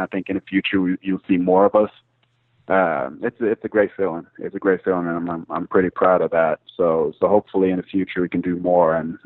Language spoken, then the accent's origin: English; Norway; for our culture in Norway and, you know, growing up in Norway, not being a big basketball country